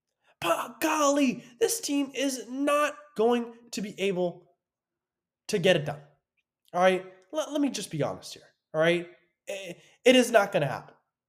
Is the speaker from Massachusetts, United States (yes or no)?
yes; Boston, Massachusetts, United States; Why do I think my hometown team, the Boston Bruins, will beat the Toronto Maple Leafs?